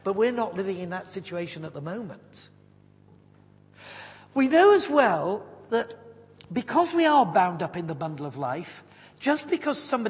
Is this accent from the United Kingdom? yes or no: yes; Yorkshire and the Humber, United Kingdom; I am a Yorkshireman